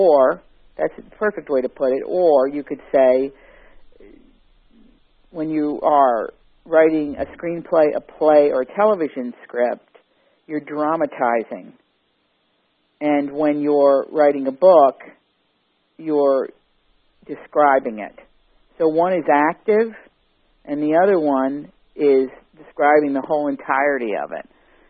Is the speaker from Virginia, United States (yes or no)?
yes; Big Stone Gap, Virginia, United States; I came from a place, you know, 6 years old, and 6 years old is really great because you can really remember stuff. And I did not want to move down to Virginia